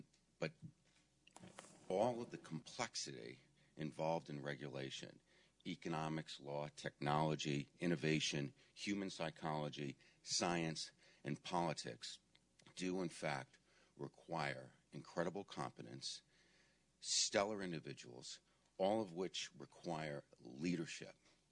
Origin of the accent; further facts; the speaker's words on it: Rhode Island, United States; I'm from Rhode Island. I was a regulator in Rhode Island for about 7 years